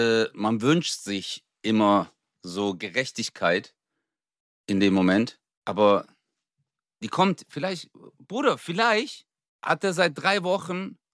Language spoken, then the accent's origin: German; Swabia, Germany; ich komme aus dem Schwabenland.